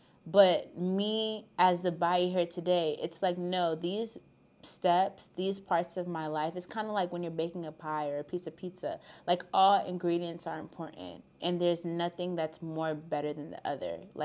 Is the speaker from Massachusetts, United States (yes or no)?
yes; Massachusetts, United States; born there; and I was born in Massachusetts. My culture is something that's very important to me.